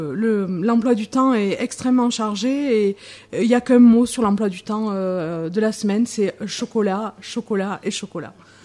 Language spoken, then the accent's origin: French; Langogne, Occitanie, France; Bah, je viens de la Lozère, de Langogne.